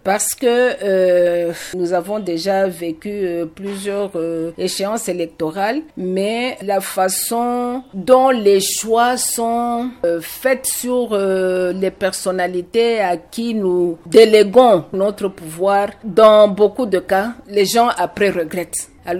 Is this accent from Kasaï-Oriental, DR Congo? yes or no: yes; Mbuji-Mayi, Kasaï-Oriental, DR Congo; On l'a vu ici chez nous en Bujimai.